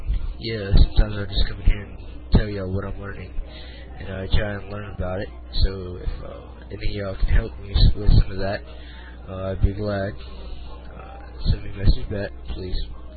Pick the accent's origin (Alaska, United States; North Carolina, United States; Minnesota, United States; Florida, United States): North Carolina, United States; from North Carolina. I know some of these people in here.